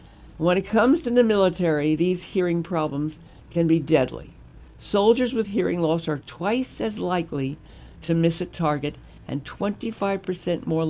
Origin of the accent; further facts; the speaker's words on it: Brooklyn, New York, United States; I grew up in the Brooklyn. Come on, I say that, but every time I say that, I think of I'm born, raised in Brooklyn.